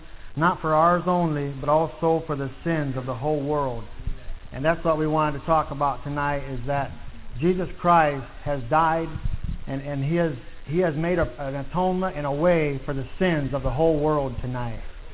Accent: Grayville, Indiana, United States; I'm from Grayville, Indiana.

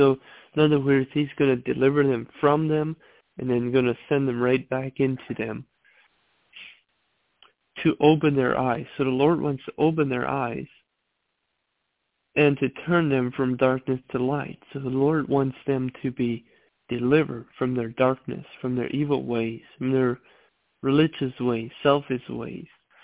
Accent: Ohio, United States; I'm from Ohio.

